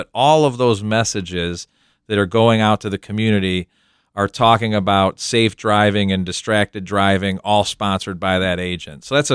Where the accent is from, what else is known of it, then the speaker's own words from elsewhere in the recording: Ohio, United States; I grew up in Ohio, right? And I think we're all Ohioans here.